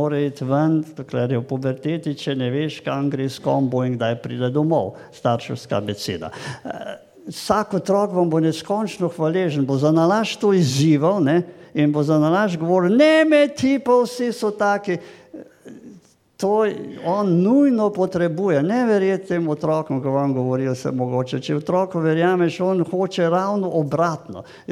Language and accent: Slovenian; Savinja, Slovenia; ker sem iz Savinjske doline doma in tam gojimo nek hobi, ki se reče trma.